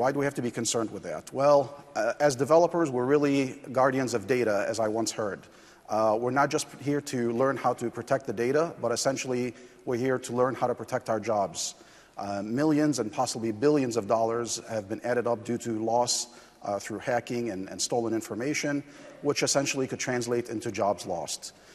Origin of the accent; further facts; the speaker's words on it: United States; I come to you from the United States